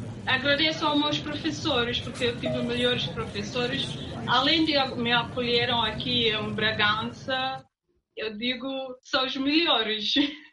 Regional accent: Guinea-Bissau; Eu pretendo ir a Guiné-Bissau fazer uma coisa para contribuir para o meu país também.

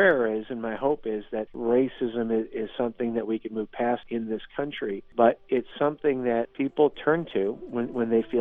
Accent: Detroit, Michigan, United States; And I'm from Detroit. I'm a suburban.

